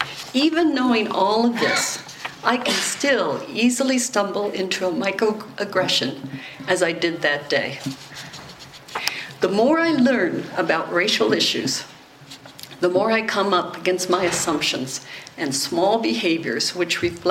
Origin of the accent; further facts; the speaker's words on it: United States; I was speaking to a friend about my experience about being an American in Honduras last spring.